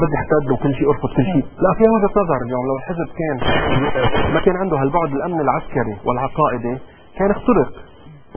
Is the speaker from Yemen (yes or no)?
no; Lebanon; نحن اليوم كشيعة ثم كلبنانيين قاومنا، عملنا انجاز.